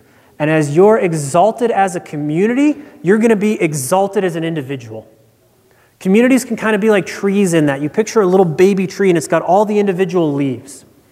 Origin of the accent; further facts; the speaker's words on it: Nebraska, United States; Now, as many of you know, I'm from Nebraska